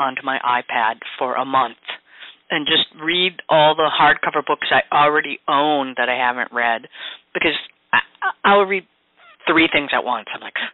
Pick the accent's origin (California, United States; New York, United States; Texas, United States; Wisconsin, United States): Wisconsin, United States; I was born and raised in Wisconsin.